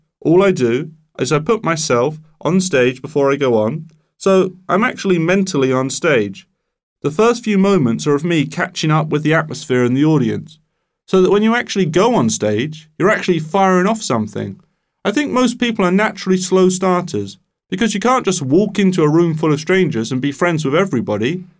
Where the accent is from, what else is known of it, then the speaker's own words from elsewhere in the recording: England, United Kingdom; I'm quite a regional comedian, in as much as being English. I tend to work best in England.